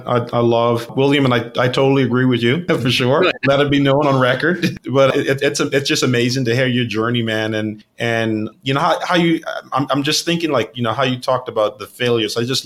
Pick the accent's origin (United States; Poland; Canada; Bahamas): Bahamas; I grew up in the Bahamas, and, you know, not from a wealthy family at all.